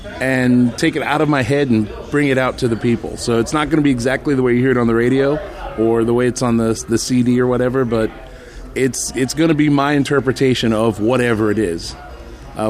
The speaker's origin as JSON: {"language": "English", "town": "Orlando", "region": "Florida", "country": "United States", "tie": "born or raised there", "said": "I was born here in Orlando, so this is nice being home and being able to stay home and do what I love."}